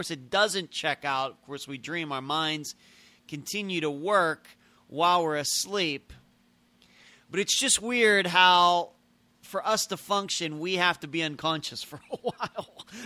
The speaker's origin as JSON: {"language": "English", "region": "Pennsylvania", "country": "United States", "tie": "born or raised there", "said": "That was a little weird compared to like growing up in Pennsylvania, where I was used to going to school just September through May."}